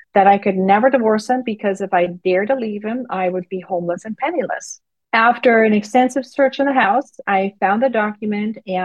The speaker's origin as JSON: {"language": "English", "country": "Germany", "tie": "born or raised there", "said": "I was born and raised in Germany"}